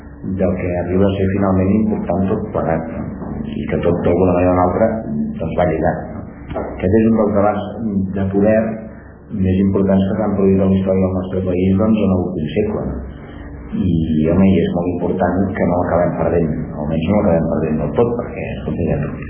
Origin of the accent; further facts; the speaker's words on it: Taradell, Catalonia, Spain; del meu poble de Taradell